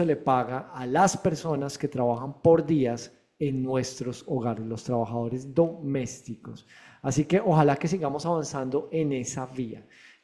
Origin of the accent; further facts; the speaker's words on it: Bogotá, Bogotá Capital District, Colombia; born there; en donde yo nací, en Bogotá, Colombia.